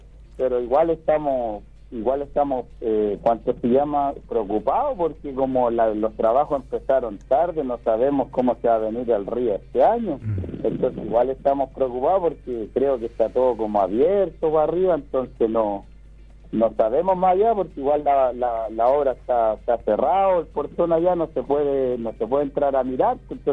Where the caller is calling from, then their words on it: Cachapoal, Ñuble, Chile; Mire, yo soy del sector de Canchiuque.